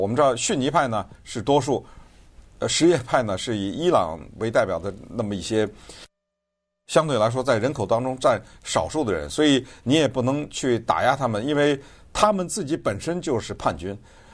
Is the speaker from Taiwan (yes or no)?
no; United States; 就是我们美国人说的这个贸啊